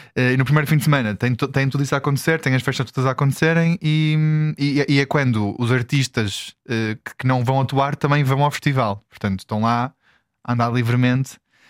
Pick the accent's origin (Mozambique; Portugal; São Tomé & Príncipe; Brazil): Portugal; eu sou de Portugal, isto não é normal para mim.